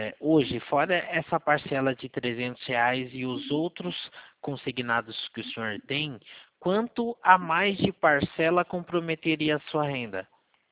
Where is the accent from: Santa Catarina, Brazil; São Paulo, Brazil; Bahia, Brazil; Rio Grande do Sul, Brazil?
São Paulo, Brazil; Valinhos; sou aqui de Valinhos